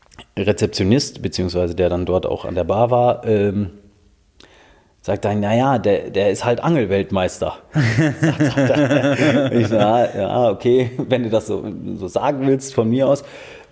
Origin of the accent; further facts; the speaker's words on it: Minden, North Rhine-Westphalia, Germany; Ich komme ja aus Minden und Minden liegt an der Weser.